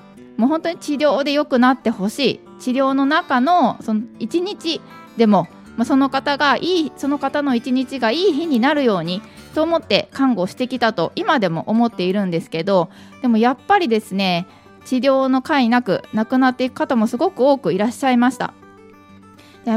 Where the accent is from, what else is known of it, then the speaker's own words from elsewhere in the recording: Hyogo, Japan; 私はですね、兵庫県出身で今42歳です。小学校1年生と3年生の息子たちの子育て中で、夫と金魚の4人と1匹で、暮らしております。